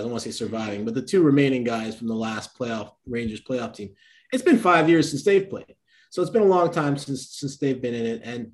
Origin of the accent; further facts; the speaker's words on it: Jamaica; now in United States; I came from the West Indies. I come from Jamaica and we don't have ice in Jamaica.